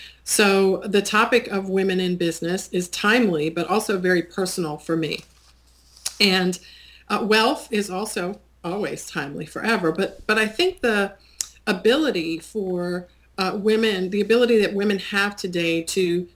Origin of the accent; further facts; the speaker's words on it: Washington, District of Columbia, United States; now in Charlotte, United States; My hometown is Washington, D.C.